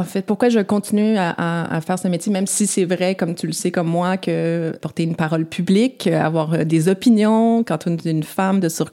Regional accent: Montreal, Quebec, Canada; Je suis née et j'ai grandi à Montréal, entourée de gens qui avaient des noms souvent bien plus exotiques que le mien. Mon père, qui a déposé ses valises au Québec en 1967, m'a toujours dit que nous étions citoyens du monde.

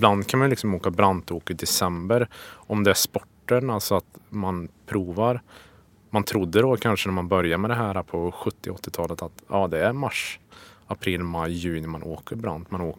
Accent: Skoghall, Värmland, Sweden; Jag kommer från Hammarö Skoghall. Det ligger utanför Karlstad, söder om Karlstad.

